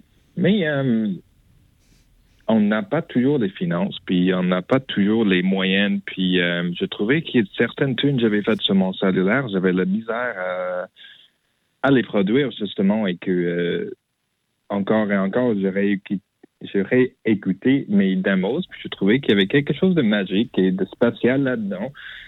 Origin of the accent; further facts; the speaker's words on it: London, Ontario, Canada; now in Montréal, Canada; je viens de London, Ontario. J'ai déménagé à Montréal, ça fait peut-être 6 ou 7 ans.